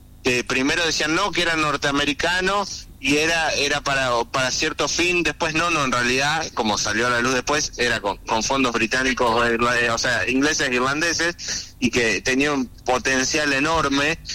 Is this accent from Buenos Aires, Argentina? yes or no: no; Tierra del Fuego, Argentina; somos Tierra del Fuego y que Tierra del Fuego tiene muchísimas implicancias en la soberanía de Argentina por el lugar estratégico en el que nosotros estamos, como una provincia bicontinental.